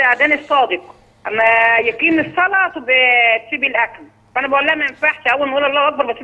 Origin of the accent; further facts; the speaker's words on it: Cairo, Cairo Governorate, Egypt; من القاهره.